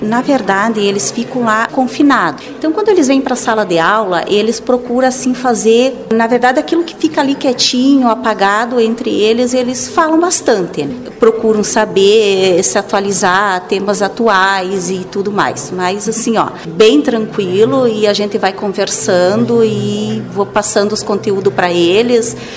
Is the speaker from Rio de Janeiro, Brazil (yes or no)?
no; Lagoa Vermelha, Rio Grande do Sul, Brazil; Sim, eu sou de Lagoa Vermelha.